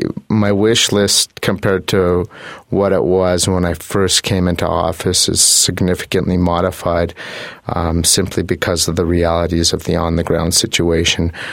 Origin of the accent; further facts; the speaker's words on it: Banff, Alberta, Canada; I was born and raised in Banff. My family is of Greek heritage